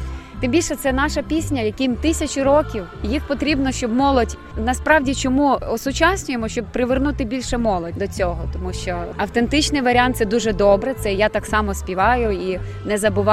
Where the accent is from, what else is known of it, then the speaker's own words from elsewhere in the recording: Polesia, Ukraine; ну от я з Полісся, є в нас ще жінки, пам'ятають